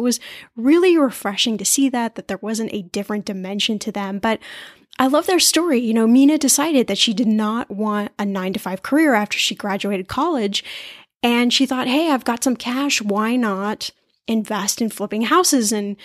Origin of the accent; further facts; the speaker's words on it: Texas, United States; also born or lived in Indianapolis, United States; We recently went back to Indianapolis, which is my hometown. I was born in Indianapolis. I only lived there for a couple of years before we moved to Texas, but Indianapolis, Indiana is definitely in my blood.